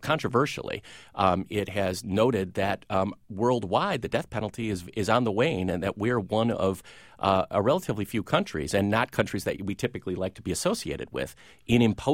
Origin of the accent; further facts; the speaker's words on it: Chicago, Illinois, United States; And, you know, I grew up in Chicago.